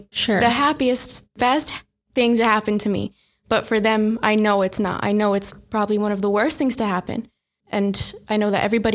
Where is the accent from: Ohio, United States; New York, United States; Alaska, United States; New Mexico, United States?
New Mexico, United States; I was able to tell them that I'm from New Mexico and that my age